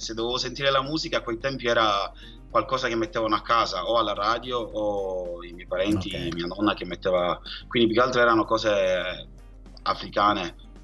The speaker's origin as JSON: {"language": "Italian", "country": "Ghana", "tie": "born or raised there", "moved": "yes", "lives_now": "Italy", "said": "sin da piccolo in Ghana cantavo"}